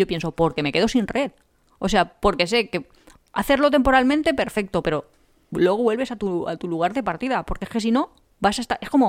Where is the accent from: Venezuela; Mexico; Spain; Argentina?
Spain; now in South Korea; soy el español que vive en Corea